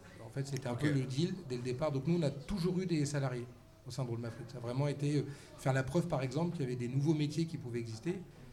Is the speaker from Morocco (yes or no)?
no; Oléron, Nouvelle-Aquitaine, France; je veux rentrer sur Oléron, parce que je suis d'ici, d'Oléron.